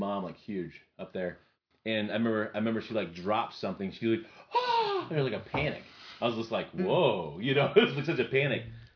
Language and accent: English; Petaluma, California, United States; born there; now in Ankeny, United States; I was born in Northern California. What kind of Northern? Petaluma, California, if you want to look that up. And then my dad was Coast Guard.